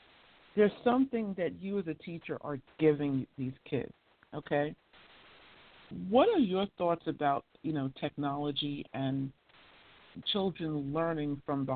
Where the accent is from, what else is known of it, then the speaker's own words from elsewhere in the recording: United States; as someone growing up in the States and seeing our youth today.